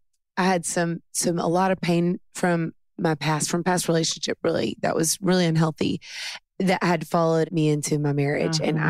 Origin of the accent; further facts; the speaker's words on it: Nashville, Tennessee, United States; Born and raised in Nashville.